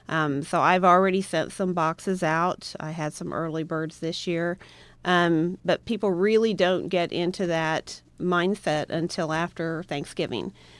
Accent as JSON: {"language": "English", "town": "Liberty", "region": "Indiana", "country": "United States", "tie": "born or raised there", "said": "A good friend of mine, back in my hometown of Liberty, Indiana"}